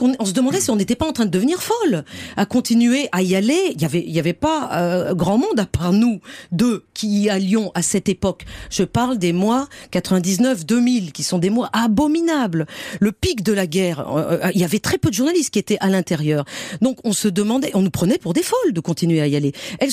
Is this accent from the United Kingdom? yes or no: no; France